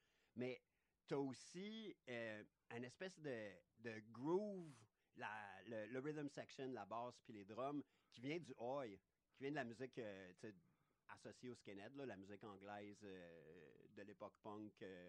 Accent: Montreal, Quebec, Canada; J'ai même pas parlé d'NDG, je dis, je venais de Montréal

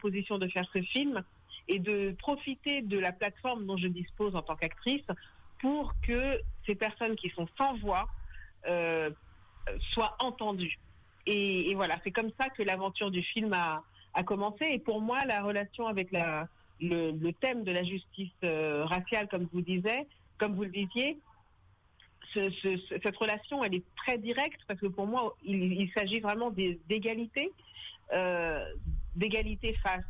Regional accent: France; moi je suis originaire du Mali et du Sénégal, j'ai grandi en France et j'ai un attachement très profond pour mes origines ouest-africaines et notamment sahéliennes.

